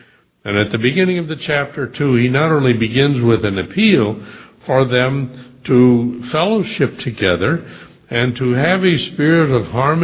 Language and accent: English; St. Louis, Missouri, United States; I grew up in the St. Louis area on a small dairy farm in what is now one of the suburbs of St. Louis.